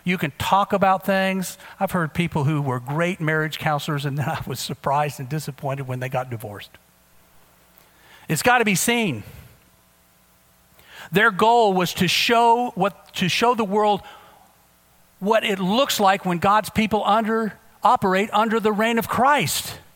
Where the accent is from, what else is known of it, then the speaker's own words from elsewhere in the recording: United States; Father, I'm an American. I've got independence baked into my heart. I grew up wanting to be free, totally free.